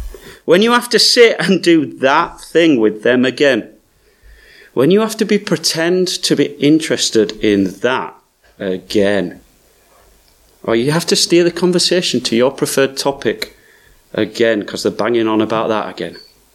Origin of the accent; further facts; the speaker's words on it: Yorkshire and the Humber, United Kingdom; That's right, I'm from Yorkshire, folks.